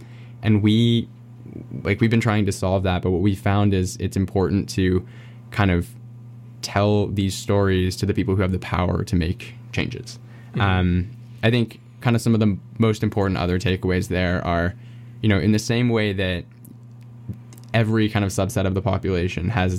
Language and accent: English; Toronto, Ontario, Canada; moved away as an adult; I'm initially from Toronto. I moved out to the West Coast to study